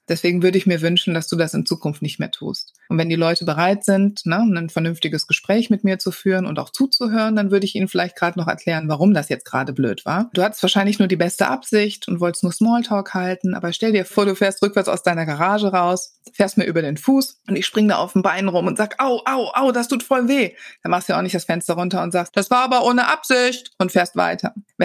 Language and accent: German; Wuppertal, North Rhine-Westphalia, Germany; born there; ich bin in Wuppertal geboren